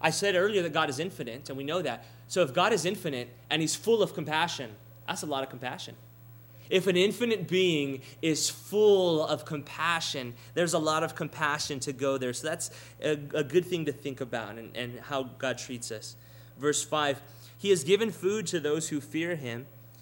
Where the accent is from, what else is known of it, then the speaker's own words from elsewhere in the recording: Texas, United States; You know, homes here, and I know especially where I grew up in South Texas, they have a lot of foundation problems.